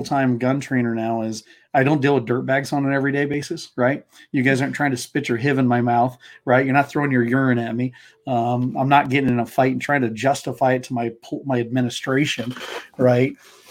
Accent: Côte d’Ivoire; also born or lived in Canada; I grew up in West Africa, right? Missionary kid. We moved to Canada when I was, I think, 5. And my parents were going to language school in Quebec. And so for French. And then we moved to Côte d'Ivoire, or the Ivory Coast, West Africa

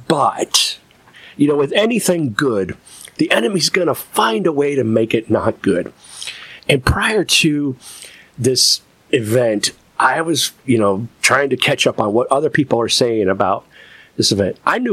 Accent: Ohio, United States; I went to my hometown, which is in Northeast Ohio, and I was able to view it with some family

